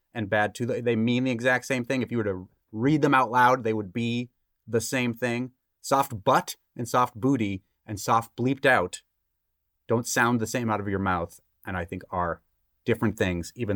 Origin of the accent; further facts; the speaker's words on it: Norton, Massachusetts, United States; also born or lived in Boston; now in Turners Falls, United States; And I was born in Boston, but I grew up in Norton, okay, Massachusetts.